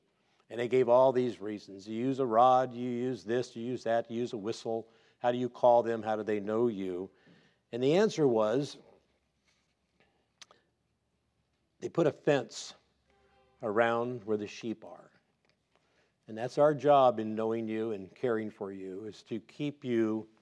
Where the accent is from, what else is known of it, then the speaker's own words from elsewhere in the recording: California, United States; I was raised in Southern California. My wife and I are from this area, never leaving until we left.